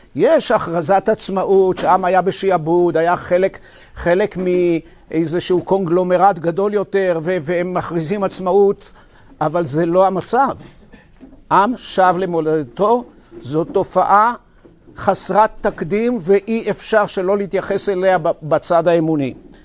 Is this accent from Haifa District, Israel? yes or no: yes; Kiryat Ata, Haifa District, Israel; born there; אני נולדתי במקום שנקרא כפר עטה, היום זה קריית עטה.